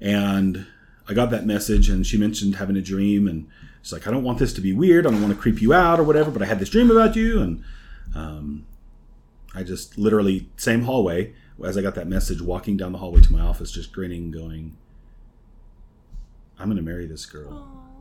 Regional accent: Arizona, United States; We grew up together in Arizona.

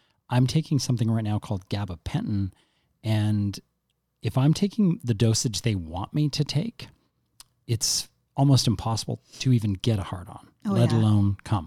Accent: Canada; We're Canadian. We've always been Canadian. We go to the States to visit, but we've never, you know, like lived down there or anything like that.

